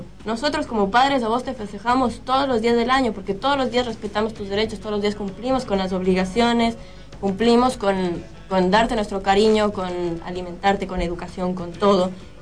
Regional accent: Ecuador; felicitaciones a mí, soy ecuatoriana

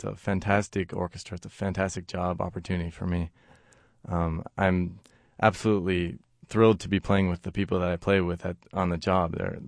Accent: Sacramento, California, United States; I got a call from the Sacramento Philharmonic asking if I would want to come back to my hometown and play a solo with the orchestra.

